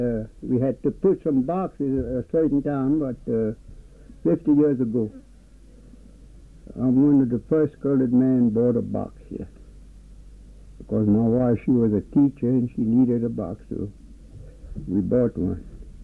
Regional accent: Hickory, Tennessee, United States; born there; I was born right here in Hickory here. Of course, the city, Knoxville, you know, that was our first town, you know.

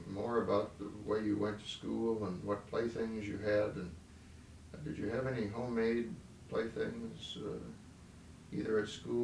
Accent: Ohio, United States; also born or lived in New York / Illinois; now in Atlanta, United States; I grew up in Ohio and went to school in New York and taught there for a while and taught in Chicago.

